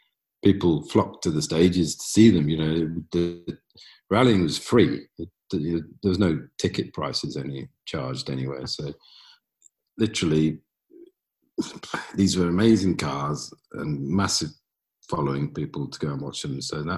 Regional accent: United Kingdom; as a Brit

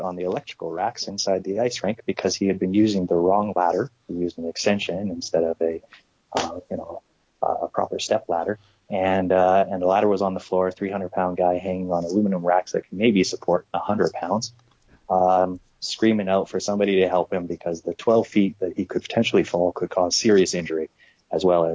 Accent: Vancouver, British Columbia, Canada; I grew up in Vancouver, BC.

